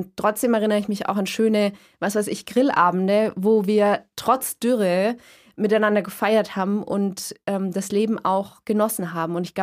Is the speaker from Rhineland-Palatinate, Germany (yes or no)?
no; Bavaria, Germany; wir haben natürlich auch sehr viel Gips bei uns in Franken